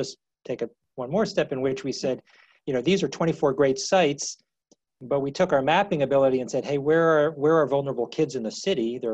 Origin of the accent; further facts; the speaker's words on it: New Jersey, United States; also born or lived in Boston; Now, I grew up in New Jersey, spent time in Boston and other locations